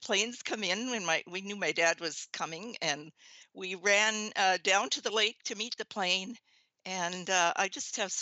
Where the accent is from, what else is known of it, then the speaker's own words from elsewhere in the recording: Sioux Lookout, Ontario, Canada; born there; I was born in Sioux Lookout. Actually, where we lived was on a lands and forest base.